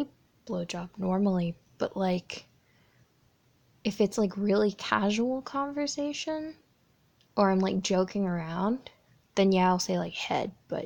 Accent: Florida, United States; I'm from Florida. In the United States, so yeah, but I have a lot of family from more up in the traditional southern United States

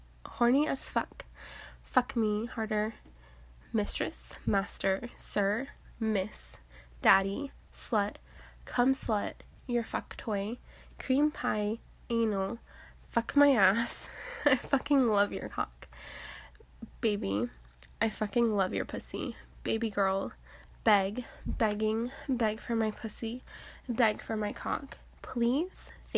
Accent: Texas, United States; I am from Texas.

